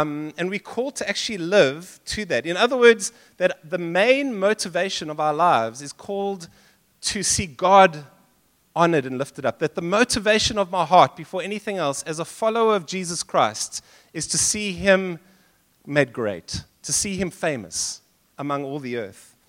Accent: England, United Kingdom; but I'm an Englishman

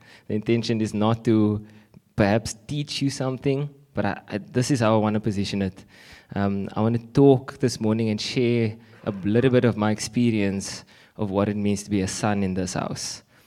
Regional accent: Blackheath, Western Cape, South Africa; We grew up in Blackheath. For those that don't know where Blackheath is, it's 30 minutes away.

